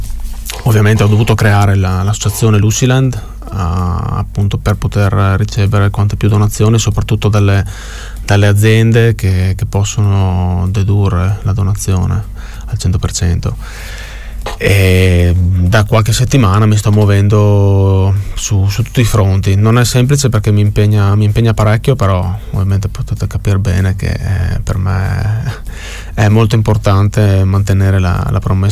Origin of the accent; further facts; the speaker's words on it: Codroipo, Friuli-Venezia Giulia, Italy; Io sono di Codroipo